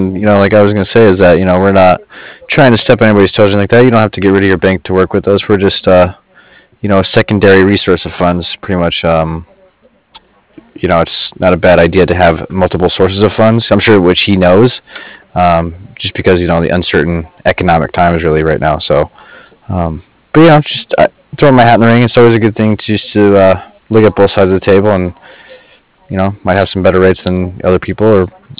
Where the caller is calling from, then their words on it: Cardiff, California, United States; I'm calling from Cardiff.